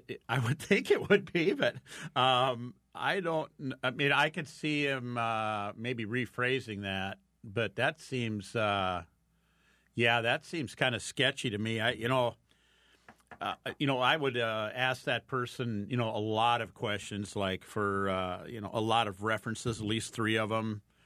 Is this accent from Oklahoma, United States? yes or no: no; Fort Dodge, Iowa, United States; because I'm from Fort Dodge, went through there too